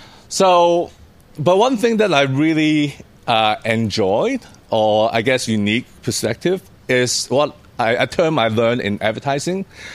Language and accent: English; Hong Kong; born there; English is a second language; I was born in Hong Kong. I'm Cantonese.